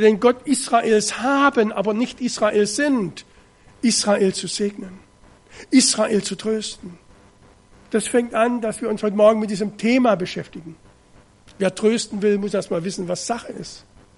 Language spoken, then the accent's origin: German; Germany; ich komme aus Deutschland. Ich bin hier mit einer kleinen Gruppe Christen.